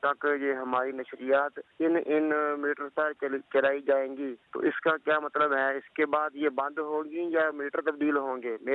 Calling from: Haroonabad, Punjab, Pakistan

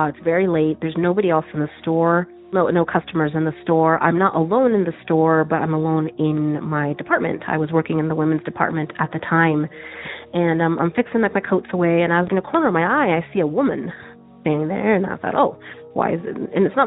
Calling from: Tucson, Arizona, United States; I'm calling from Tucson, Arizona, and I'm a new listener to the show.

